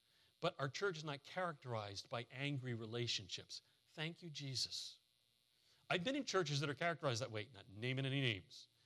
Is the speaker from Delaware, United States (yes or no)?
yes; Delaware, United States; And Joe Biden from my home state of Delaware got elected.